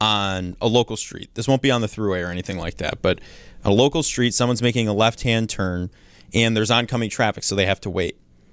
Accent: Grand Island, New York, United States; Oh, God. I'm from Grand Island, though. I don't know if you'll know.

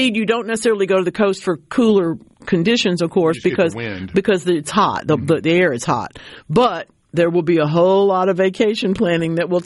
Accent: Oakland, California, United States; The high school students from my old hometown, I probably can't call it my hometown, but my old town of Oakland, California, are working into the field of exoplanet research.

